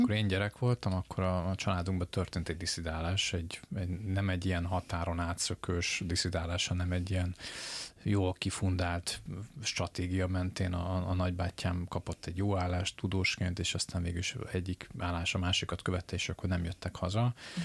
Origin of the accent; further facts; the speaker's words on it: Pécs, Baranya, Hungary; now in Budapest, Hungary; De hát én is csináltam egy mini diszidálást, végül is, ha Pécsről elköltöztem Budapestre, és hát ha valahol ez is egy ilyen otthon elhagyás, és egy új életkezdés